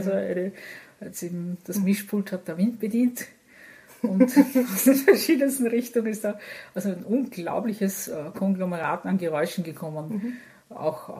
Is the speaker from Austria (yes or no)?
yes; Vienna, Austria; Also ich bin am Rande von Wien aufgewachsen, in einer, sagen wir doch eher, man könnte sagen, ein bisschen spießig, also es war spießig, es war einfach diese 60er Jahre